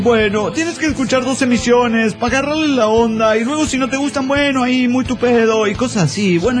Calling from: Calchaquí, Santa Fe, Argentina; de Calchaquí, Argentina.

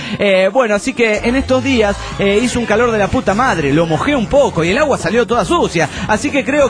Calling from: Buenos Aires, Argentina; de Buenos Aires, Argentina.

